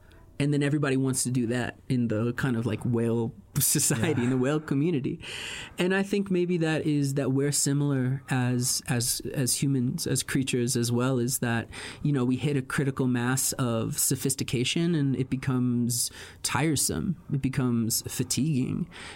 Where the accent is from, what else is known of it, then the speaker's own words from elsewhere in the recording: East Coast, United States; And I grew up on the East Coast, so that kind of hip hop where it's like it's nasal and it's mean